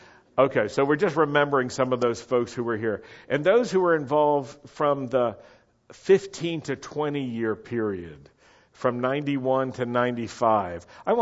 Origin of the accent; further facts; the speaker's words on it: Roanoke, Virginia, United States; Beth Israel is the name of the synagogue I grew up in Roanoke, Virginia. It was a conservative synagogue, not a messianic synagogue.